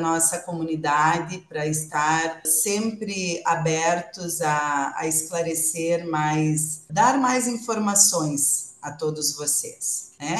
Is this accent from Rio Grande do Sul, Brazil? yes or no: yes; Soledade, Rio Grande do Sul, Brazil; Eu sou de uma cidade pertinha de você aí, eu sou de Soledade